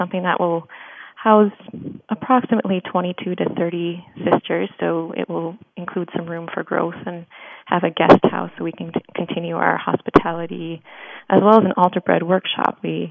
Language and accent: English; Osseo, Minnesota, United States; I am, yes. I grew up in Osseo, so in the Brooklyn Park, Maple Grove area.